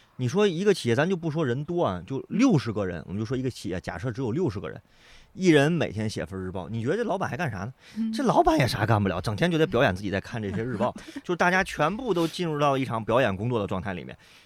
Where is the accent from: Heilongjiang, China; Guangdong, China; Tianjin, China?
Tianjin, China; 我们天津人是不能不吃早餐的